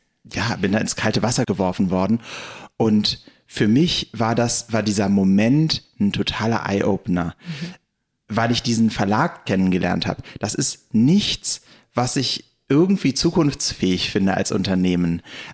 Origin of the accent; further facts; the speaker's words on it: Berlin, Germany; Ich bin ein Berliner Kind. Das heißt, ich bin im Süden von Berlin aufgewachsen, in Lankwitz, bin dann zur Schule gegangen nach Neukölln, habe sofort nach dem Abi gesagt, okay, nichts hält mich mehr in Lankwitz, ich ziehe nach Kreuzberg, wo ich bis heute wohne.